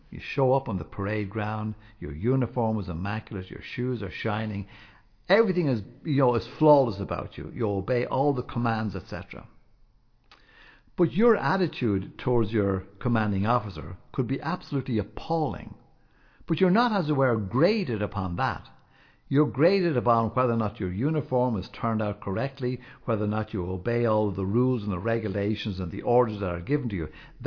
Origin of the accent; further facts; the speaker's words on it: Ireland; I'm born in Ireland. I've got no control over that. I'm Irish.